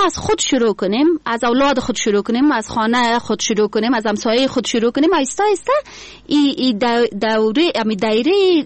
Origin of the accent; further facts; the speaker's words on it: Afghanistan; کل ما افغان هستیم، به این باید فخر کنیم.